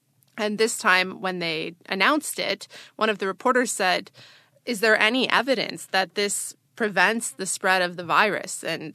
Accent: Prince Edward Island, Canada; I actually happen to be from the eastern part. So I'm from Prince Edward Island, which is like 4 hours away from Halifax.

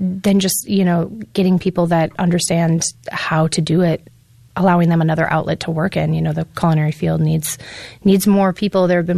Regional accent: Ann Arbor, Michigan, United States; also born or lived in Jamaica; I grew up in Ann Arbor, but I spent half of my time between here and Jamaica in the Caribbean.

